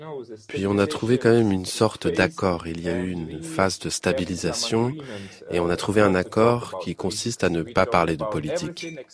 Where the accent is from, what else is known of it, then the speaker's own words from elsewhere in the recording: Penza Oblast, Russia; also born or lived in Omsk; now in Kyiv, Ukraine; Mais je suis né en Russie, à Omsk, et j'ai passé les 10 premières années de ma vie dans la région de Penzenskaya, dans un petit village.